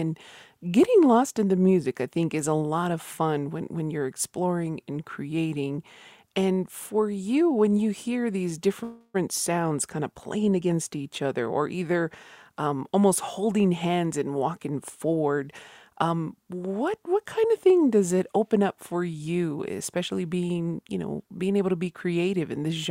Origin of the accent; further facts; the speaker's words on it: Isleta Pueblo, New Mexico, United States; from Isleta Pueblo